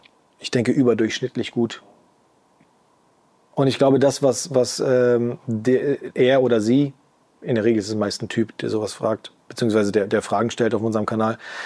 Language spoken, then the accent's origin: German; Bielefeld, North Rhine-Westphalia, Germany; ich liebe mein Heimatort, und der ist Bielefeld.